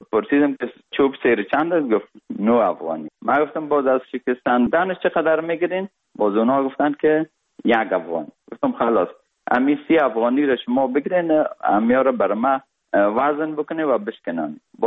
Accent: Kabul, Afghanistan; born or raised there; also born or lived in Parwan

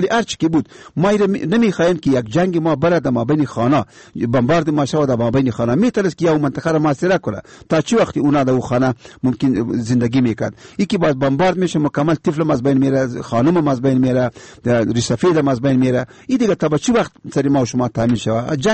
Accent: Afghanistan; اما میایم به عنوان یک افغان

